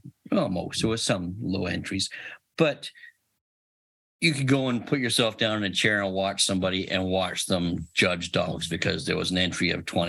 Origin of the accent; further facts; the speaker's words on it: Canada; I'm back in my home country. I still have my Kraken hat on.